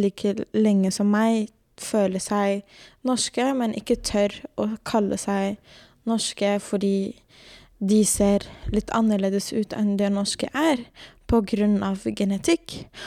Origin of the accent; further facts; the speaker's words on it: Portugal; now in Norway; jag är portugisisk, men så kan jag ha 5% från Pakistan eller något sånt.